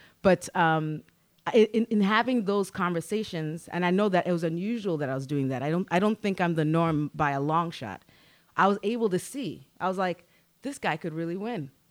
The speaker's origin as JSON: {"language": "English", "country": "Kenya", "said": "obviously I'm a Kenyan"}